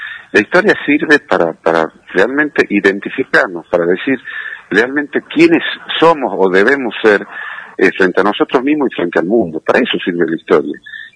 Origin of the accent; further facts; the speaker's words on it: Tucumán, Argentina; sobre todo nosotros como tucumanos